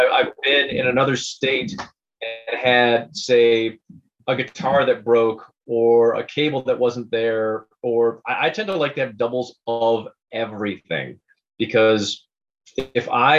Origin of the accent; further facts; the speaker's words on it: Michigan, United States; also born or lived in Ann Arbor; as just a Southeast Michigan guy. I mean, I grew up north, but when I really started hitting it hard, I was from Ann Arbor and using that as home base.